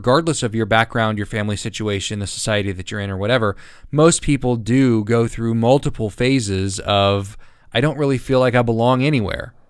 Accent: United States; then I'm singled out because I'm from America

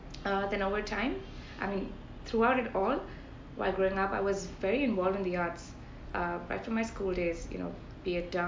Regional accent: Chennai, Tamil Nadu, India; Well, I grew up in Chennai. All of my education was here.

